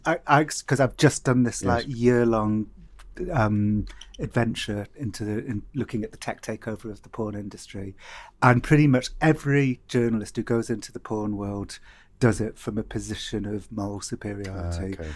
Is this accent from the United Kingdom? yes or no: yes; Cardiff, Wales, United Kingdom; I remember growing up in Cardiff